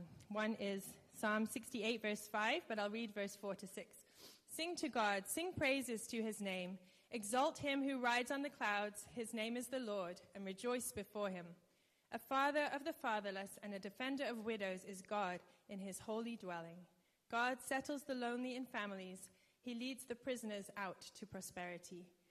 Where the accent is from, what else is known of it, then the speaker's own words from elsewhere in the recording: Ontario, Canada; now in South Africa; We're home from South Africa for the month of December. We try and come back once every 3 years at Christmas, so the kids can still experience the Canadian snow